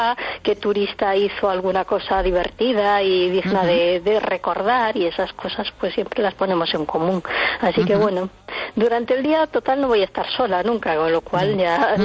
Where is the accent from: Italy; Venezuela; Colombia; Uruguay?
Italy; Spanish is a second language; now in France; como todo el mundo sabe, yo soy italiana, con lo cual tendría que ir con la selección italiana si me tirase el corazón, pero llevo muchísimos años viviendo en Francia